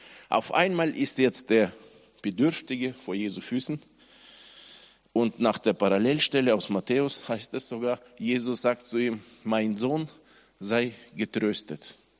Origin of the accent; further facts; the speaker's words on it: Kazakhstan; Also ich weiß, wie es bei uns in Kasachstan gebaut wurde